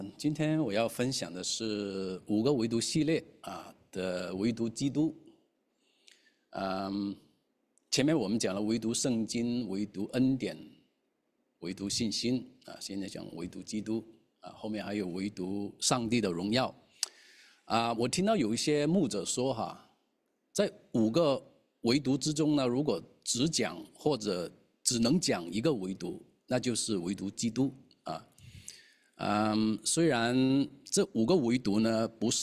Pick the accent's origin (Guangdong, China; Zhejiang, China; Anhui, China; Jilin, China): Guangdong, China; 因为在我们广东人里头呢，有一句俗话